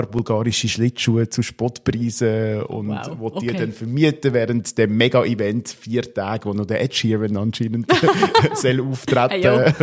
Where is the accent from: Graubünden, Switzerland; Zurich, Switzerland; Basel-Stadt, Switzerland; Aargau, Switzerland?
Aargau, Switzerland; also ganz dort in der Nähe, wo ich aufgewachsen bin